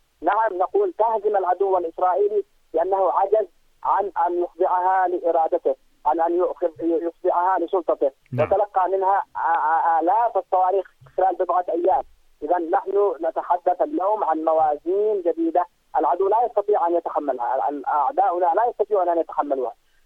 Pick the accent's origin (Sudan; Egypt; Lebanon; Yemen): Yemen; ونحن كيمنيين